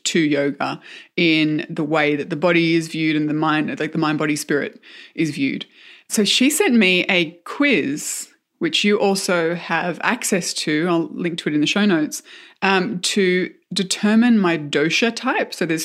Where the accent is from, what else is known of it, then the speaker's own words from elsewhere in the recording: Australia; I'm Australian.